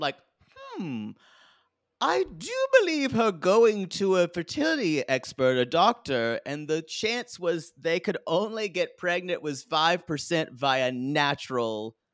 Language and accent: English; New York, United States; I'm a New Yorker too, and I'm not used to cows.